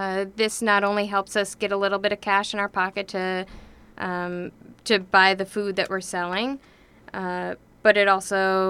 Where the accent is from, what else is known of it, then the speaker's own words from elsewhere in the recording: Minnesota, United States; now in Two Harbors, United States; So I'm from the Iron Range, from outside of Grand Rapids. I finished up school at UMD and started making my way up the shore. Found myself in Two Harbors for the past 6 years now. And I'm in the process of relocating to Finland.